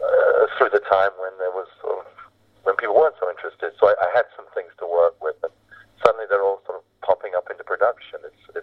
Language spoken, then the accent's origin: English; England, United Kingdom; moved away as an adult; now in New York City, United States; I'd always felt sort of alienated, like growing up in England